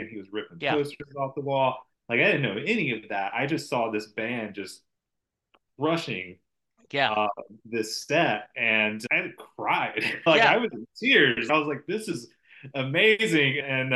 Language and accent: English; the South, United States; this guy from New Jersey is like teaching me about growing up in the South and how like I am still that person.